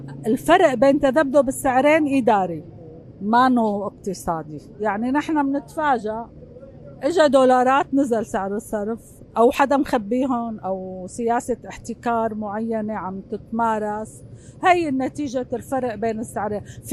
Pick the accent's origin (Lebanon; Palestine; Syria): Syria; أنا مواطنة سورية يعني دارسة اقتصاد خريجة الثمانينات